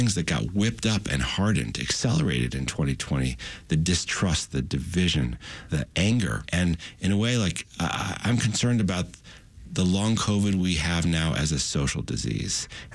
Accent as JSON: {"language": "English", "town": "Chicago", "region": "Illinois", "country": "United States", "tie": "born or raised there", "lives_now": "New York City, United States", "said": "Now, I'm from New York City now, native Chicagoan, but I live in New York"}